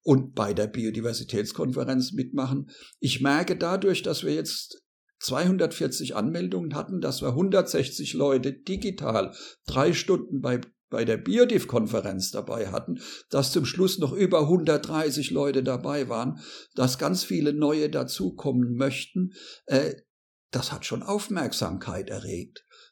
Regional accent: Obermumbach, Hesse, Germany; born there; Ich bin auf dem Land geboren und zwar genau in dem Ort, in dem ich jetzt auch gerade mit dir chatte und telefoniere und podcaste, you name it. Das ist in Obermumbach, der Perle des Odenwaldes

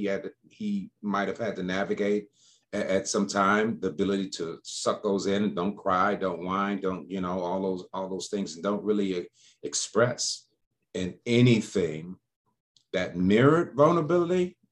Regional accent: Detroit, Michigan, United States; I certainly can speak to growing up in Detroit in a majority Black community, majority Black schools.

